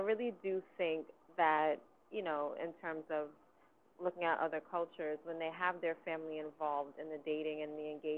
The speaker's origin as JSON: {"language": "English", "country": "United States", "said": "But I think just me being an American, but then me being a female and a Black American too"}